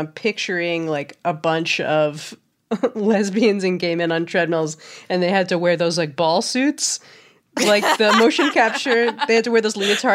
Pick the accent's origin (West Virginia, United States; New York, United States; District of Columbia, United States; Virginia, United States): New York, United States; And then kind of came back to New York where I'm from. I'm from New York